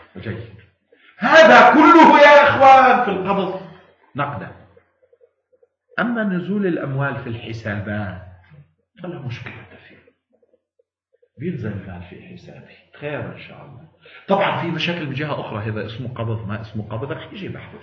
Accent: Lebanon; مولانا في ناس نحن كلبنانيين مش مثقفين الثقافة

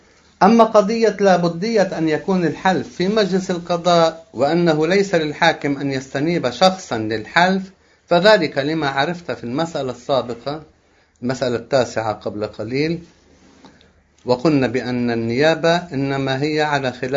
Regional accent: Lebanon; خاصة في بلادنا لبنان مثلا

